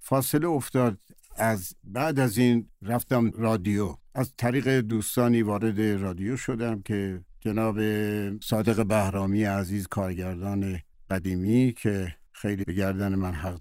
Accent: Tehran, Tehran Province, Iran; also born or lived in Kermanshah; بزرگ شده تهران هستم، ولی خب ریشه در همون نهاد و همون جا داریم و یه کردی هم خوندم.

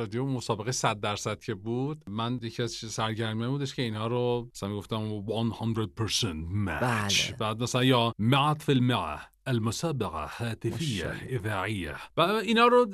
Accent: Tehran, Tehran Province, Iran; و مادر من متولد تبریز بودن و مرحوم پدر من خیلی اصرار داشتن که من به عنوان بچه‌ای که در تهران بزرگ شدم، در تهران به دنیا اومدم، حتما این زبان رو بلد باشم.

